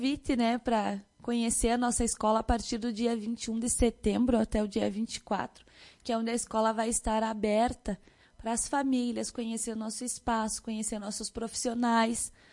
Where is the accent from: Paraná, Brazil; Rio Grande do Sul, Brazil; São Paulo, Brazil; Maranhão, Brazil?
Rio Grande do Sul, Brazil; Lagoa Vermelha; Sou natural de Lagoa Vermelha, neta da dona Ruth